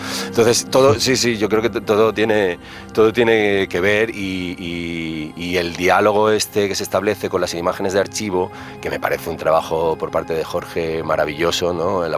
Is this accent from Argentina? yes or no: no; Andorra; Yo crecí en Andorra, pero mi familia es de Gracia y siempre bajábamos a ver a mis abuelos al barrio de Gracia de Barcelona.